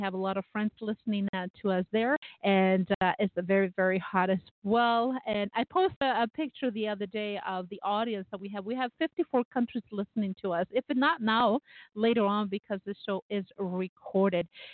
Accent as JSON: {"language": "English", "country": "Chile", "second_language": "English", "said": "She is fortunately, and from my home country, Chile. We're both from the same country."}